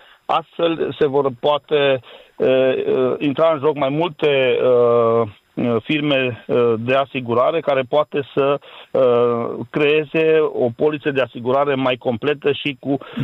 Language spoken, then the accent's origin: Romanian; Romania; nu numai în partea de vest, de unde sunt eu.